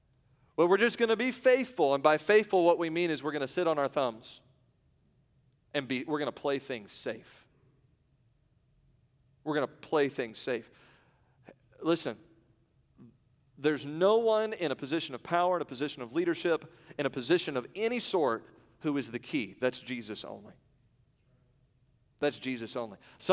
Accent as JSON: {"language": "English", "region": "Indiana", "country": "United States", "said": "hey, listen, I'm a pastor from Indiana. I said"}